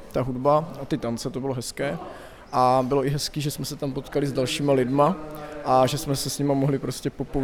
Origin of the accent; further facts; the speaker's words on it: Hradec Králové, Hradec Králové Region, Czechia; pocházím z Hradce Králové, konkrétně z farnosti Pouchov.